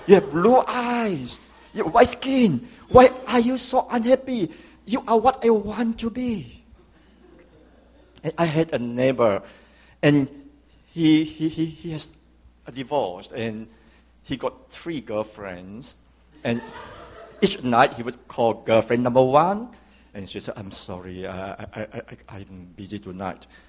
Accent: Malaysia; I was born and raised in Malaysia. In Malaysia, being a Chinese is not so pleasant.

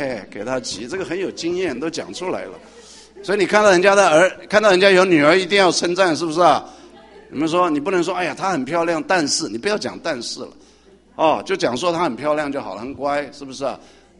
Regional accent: China; 我们都是很注意，我们中国人是 good businessman， right？

